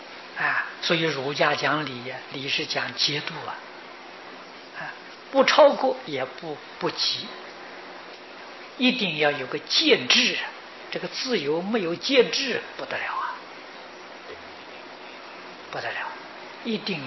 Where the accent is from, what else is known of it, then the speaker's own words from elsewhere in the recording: Taiwan; 今天我们台湾在试验民主制度